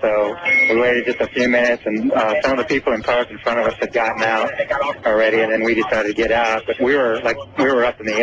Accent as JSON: {"language": "English", "region": "Minnesota", "country": "United States", "moved": "as an adult", "lives_now": "Houston, United States", "said": "Well, I am originally from Minnesota, and I actually graduated from the University of Minnesota, so I'm familiar with the area to some extent. But I have been living in Houston for 20 years."}